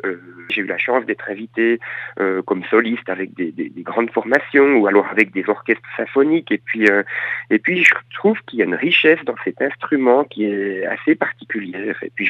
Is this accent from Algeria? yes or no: no; Jura, Switzerland; je suis jurassien.